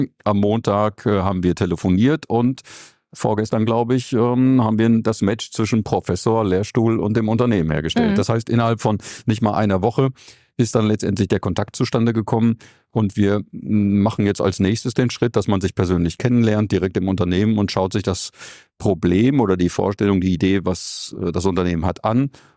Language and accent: German; Paderborn, North Rhine-Westphalia, Germany; Jetzt komme ich natürlich aus Paderborn